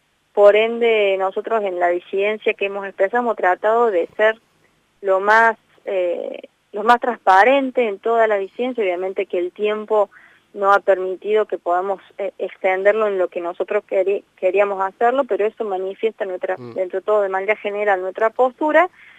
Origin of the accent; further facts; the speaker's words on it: Argentina; que también debemos superar como argentinos.